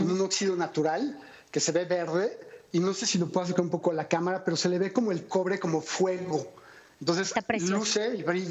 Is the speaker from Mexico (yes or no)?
yes; Mexico; todo este concepto que nos identifica como mexicanos